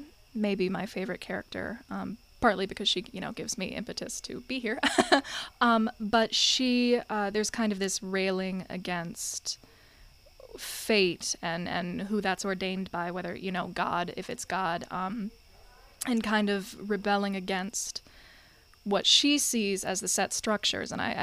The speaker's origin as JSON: {"language": "English", "town": "Haslett", "region": "Michigan", "country": "United States", "tie": "born or raised there", "said": "Yes, I am. I hail from the 517. I grew up in Hazlitt, and my dad works at State."}